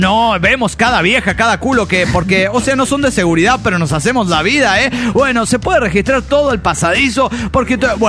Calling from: Mexico City, Mexico; del DF Mexicano.

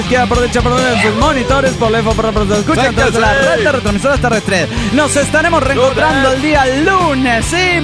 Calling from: Oaxaca, Mexico; de Oaxaca, México.

